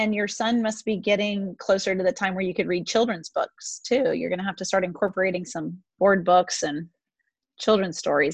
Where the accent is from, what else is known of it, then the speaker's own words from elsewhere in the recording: North Carolina, United States; But then the barbecue is pretty famous in the Southeast, and I'm from North Carolina, so we have a big reputation for barbecue.